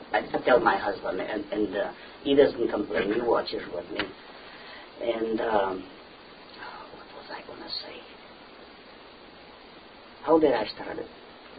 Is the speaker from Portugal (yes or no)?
yes; Portugal; See, I was brought up in Portugal, and we had pigs and sheep and chickens.